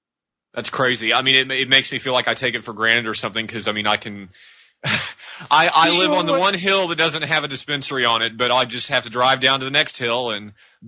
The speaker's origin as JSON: {"language": "English", "region": "Texas", "country": "United States", "tie": "born or raised there", "said": "because I grew up in Texas where weed was very, very naughty and still is."}